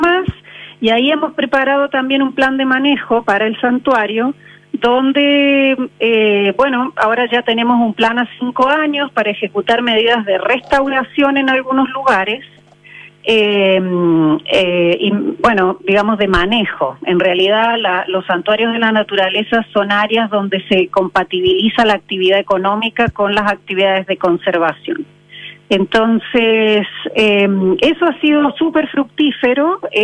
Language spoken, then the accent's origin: Spanish; Córdoba, Argentina; accent: Cordoba; now in Chile; No, yo soy argentina, llevo viviendo en Chile 30 años. Y efectivamente no se me ha ido el acento cordobés.